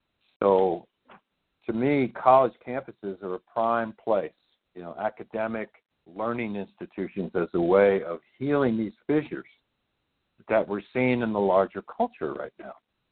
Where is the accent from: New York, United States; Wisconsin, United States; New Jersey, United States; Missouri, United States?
New Jersey, United States; And by the way, you're from my home state of New Jersey.